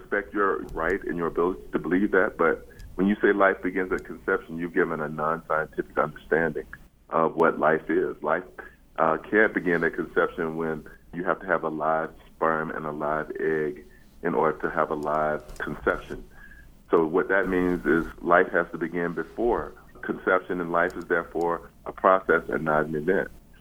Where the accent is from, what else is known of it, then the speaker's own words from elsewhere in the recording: the South, United States; moved away as an adult; I left the South when I was 18 years old, and growing up in the South and dealing with racism and the limitations that I found until I left, I liked having grown up in the South.